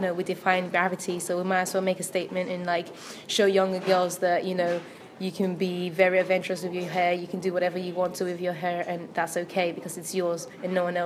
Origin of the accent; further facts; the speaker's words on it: Nigeria; I'm Nigerian.